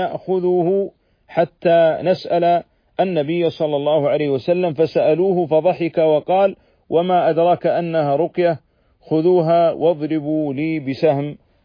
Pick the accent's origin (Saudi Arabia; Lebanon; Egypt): Saudi Arabia; أن يرفع هذا الوباء والبلاء والداء عن بلادنا المملكة العربية السعودية وعن جميع بلاد المسلمين.